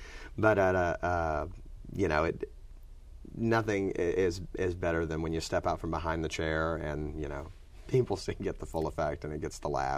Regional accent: Louisiana, United States; I'm from South Louisiana, so... you know, when I drive the back roads when I go home.

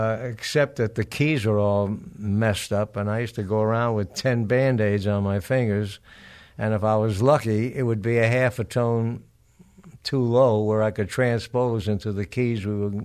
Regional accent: New York, United States; I came from East Harlem in New York, and I quit high school after about 2 years of it.

